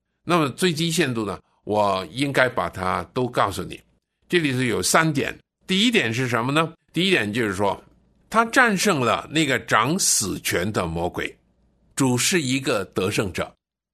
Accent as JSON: {"language": "Chinese", "country": "China", "said": "就不像我们中国人把死人呢埋在泥土里头一样"}